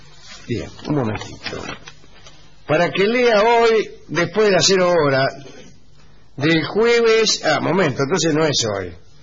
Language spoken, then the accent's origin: Spanish; Batán, Buenos Aires Province, Argentina; now in San Juan, Argentina; de Batán, pero ahora estoy en San Juan.